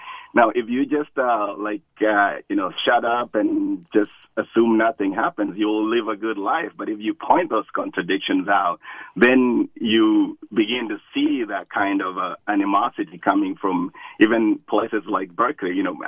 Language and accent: English; Kenya; moved away as an adult; now in United States; I am from Kenya myself, and I came here 20 years ago to go to college, and ended up going to graduate school at Berkeley.